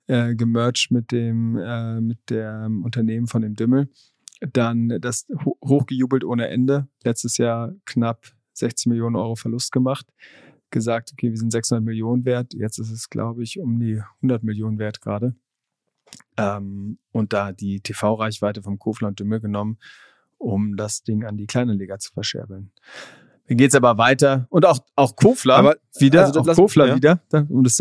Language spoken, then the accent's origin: German; Hamburg, Germany; Als Hamburger würde ich mich da nicht so weit aus dem Fenster lehnen